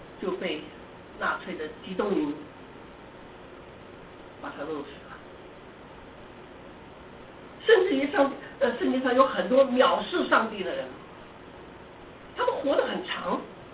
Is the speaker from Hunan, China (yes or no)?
no; Zhejiang, China; 我是浙江人